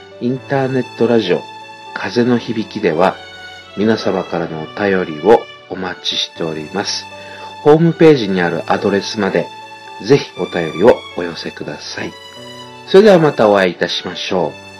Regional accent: Okinawa, Japan; 私の生まれ故郷の生まれ育った町の近くにあるんですよ。そういうね、ちょっとした湖というかね、湖っていうほどのものではないんですけど、首里城っていうところがあってね、そこの近くにね

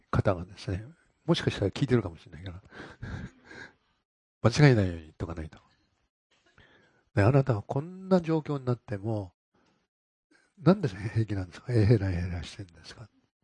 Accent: Akashi, Hyogo, Japan; で私、明石人だから、明石するじゃないですか。

